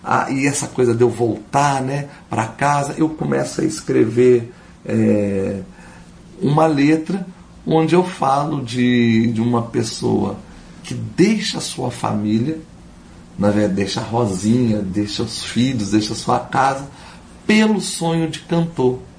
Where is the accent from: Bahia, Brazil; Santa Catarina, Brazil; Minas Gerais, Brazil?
Minas Gerais, Brazil; São João del Rei; trabalhando agora um ensino de viola caipira nas escolas rurais da minha cidade natal, que é São João del Rei.